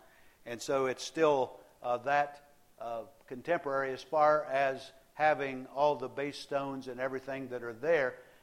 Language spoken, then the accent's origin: English; Covington, Indiana, United States; also born or lived in California / South Carolina / Minnesota; I know I grew up in Covington, Indiana, and then my dad pastored the church that was there for 15 years, and then we moved to California